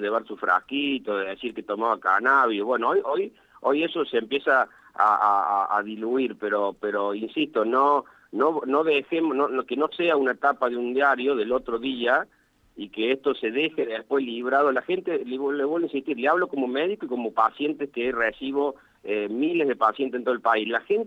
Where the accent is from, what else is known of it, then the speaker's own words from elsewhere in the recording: Argentina; me parece que como argentinos vamos a llegar, ¿no?